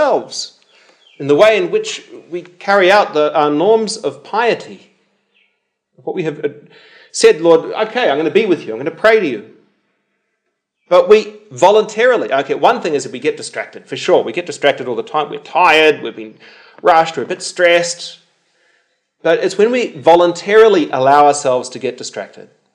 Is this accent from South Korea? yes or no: no; New Zealand; now in Australia; Anyway, I can say that as a Kiwi. You know, I love New Zealand